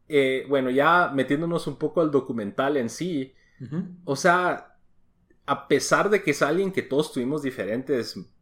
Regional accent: United States; Yo crecí en Estados Unidos

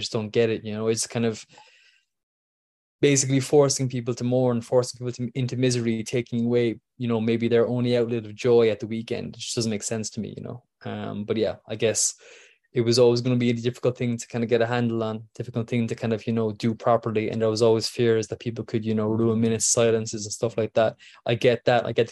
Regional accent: Ireland; I mean, like you said, I'm Irish, like, so it doesn't really affect me in the same way

